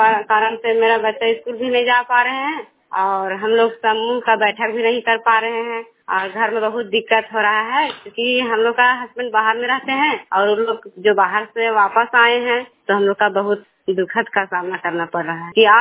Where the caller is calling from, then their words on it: Tikar, India; मेरा गांव का नाम टीकर, पंचायत टीकर से बोल रही हूँ।